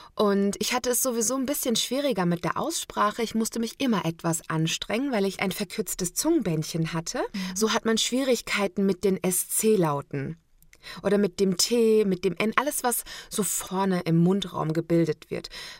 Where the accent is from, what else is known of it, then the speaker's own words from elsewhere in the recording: Rastatt, Baden-Württemberg, Germany; Ich komme ja aus Rastatt, aus der Gegend, und da redet man halt Badisch.